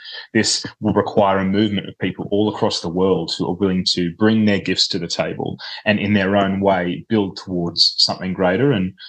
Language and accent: English; Australia; No, I am an Aussie, but try not to hold it against me.